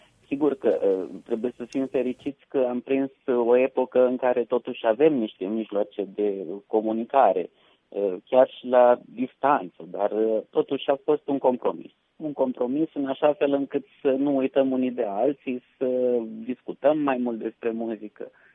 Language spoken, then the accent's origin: Romanian; Iași, Iași County, Romania; și cu mine de la Iași, reprezentantul Iașului în această construcție.